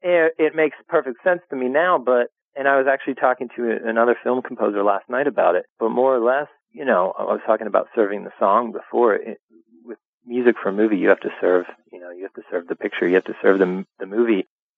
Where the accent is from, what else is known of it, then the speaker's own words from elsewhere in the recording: Pennsylvania, United States; I'm from the East Coast, and I'm from a place that gets freezing cold in western Pennsylvania.